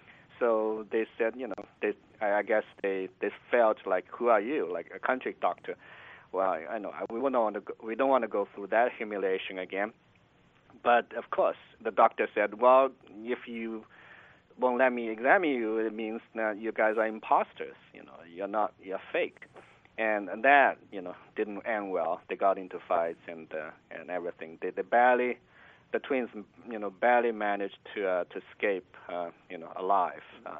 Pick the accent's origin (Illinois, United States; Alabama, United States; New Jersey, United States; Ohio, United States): Alabama, United States; Later on in Alabama, my home state, in this cotton town